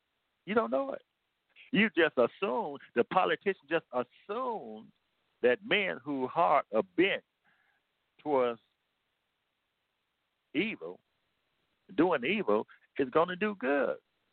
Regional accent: Arkansas, United States; now in Tennessee, United States; I'm originally from Arkansas, and I live in Tennessee

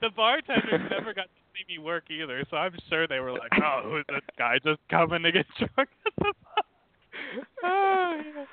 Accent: South Bend, Indiana, United States; I am from South Bend, so like the northern part of Indiana, so the Midwest of the U.S.

